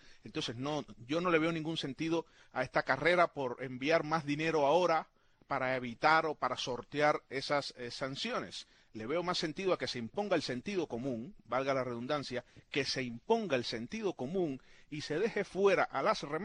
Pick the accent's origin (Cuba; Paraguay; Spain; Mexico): Cuba; todos los que somos cubanos